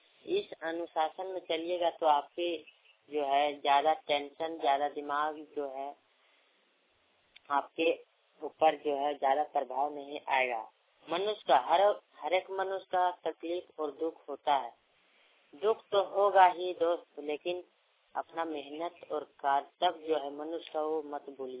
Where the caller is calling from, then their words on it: Hazaribagh, Jharkhand, India; ग्राम सरकारी पोस्ट कुशागना प्रखंड किशनगढ़ जिला हजारीबाग से बोल रहा हूँ।